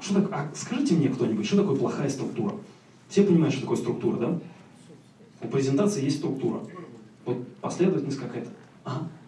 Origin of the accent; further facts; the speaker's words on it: Russia; born there; я хотя родился в СССР и, как бы, ну, считаю себя русским человеком